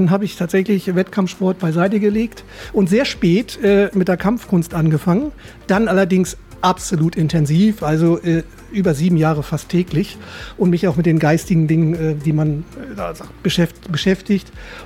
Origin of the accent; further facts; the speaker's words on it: Lübeck, Schleswig-Holstein, Germany; born there; ich bin ein Nordlicht, ich bin in Lübeck geboren